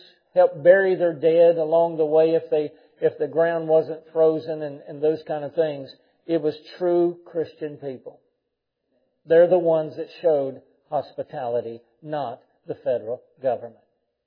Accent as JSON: {"language": "English", "town": "Dayton", "region": "Tennessee", "country": "United States", "tie": "born or raised there", "said": "And the Trail of Tears, and that this trail goes right up through my hometown in Dayton, Tennessee."}